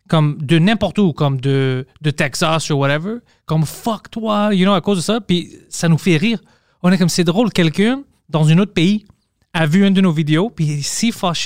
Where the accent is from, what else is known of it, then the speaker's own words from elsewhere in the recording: Montreal, Quebec, Canada; nous, on vient de Park X, puis on était vraiment habitués à être vraiment direct